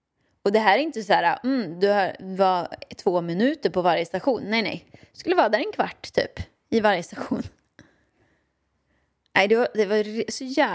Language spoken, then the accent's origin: Swedish; Åmål, Västra Götaland County, Sweden; Jag växte upp i Åmål med min mamma och pappa, ja.